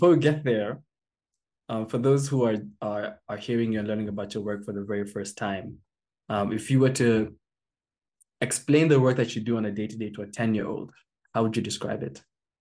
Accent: Kenya; also born or lived in New Jersey, United States; I lived in since 2003, growing up in Kenya. But there was a sudden break in my childhood, 2008, where because of dad's work, myself and my mom and some of my siblings relocated to New Jersey.

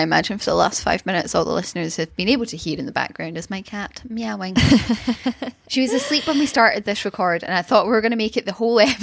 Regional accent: Scotland, United Kingdom; I know we as Scottish people eat some really fucking gross stuff

